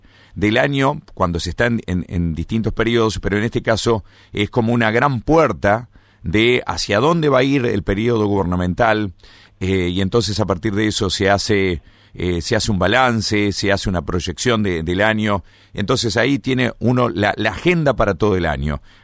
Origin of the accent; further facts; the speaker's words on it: Gualeguaychú, Entre Ríos, Argentina; nosotros que somos justamente de la zona, que somos nacidos y criados en Gualeguaychú